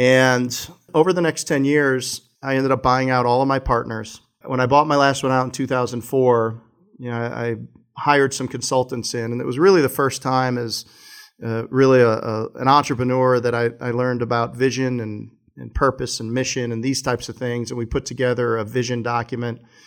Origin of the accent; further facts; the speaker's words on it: Chicago, Illinois, United States; So my background, I'm a Chicago guy originally. So I grew up in Chicago playing largely basketball growing up.